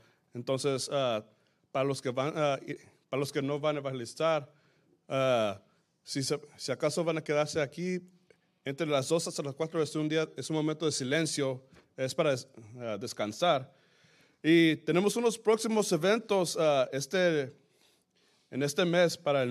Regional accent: Mesquite, Texas, United States; Bien cerca de donde yo crecí, es en Mesquite, Texas.

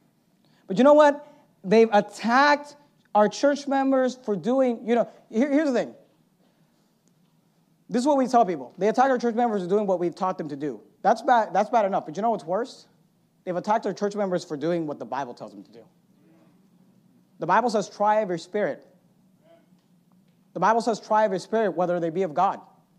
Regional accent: California, United States; You want to make fun of Californians, make fun of me. I'm a Californian.

